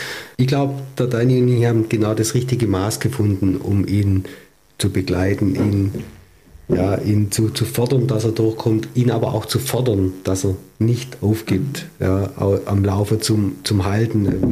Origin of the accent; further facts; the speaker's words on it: Reichenbach, Germany; Städte, wo ich her bin, hier in Reichenbach, wo mein Lebensmittelpunkt natürlich seit Geburt ist, ja, und auch wo meine Wurzeln liegen